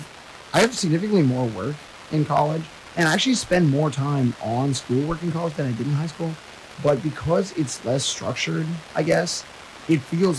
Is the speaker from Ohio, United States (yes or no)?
no; Dallas, Texas, United States; Like, I grew up in Dallas.